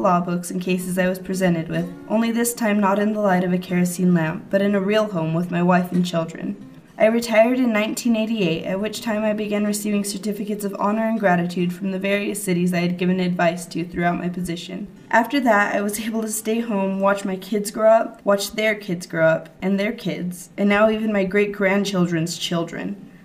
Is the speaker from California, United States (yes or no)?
no; Canadian, Texas, United States; born there; July of 1926, at 8 a.m., I was born in Canadian, Texas.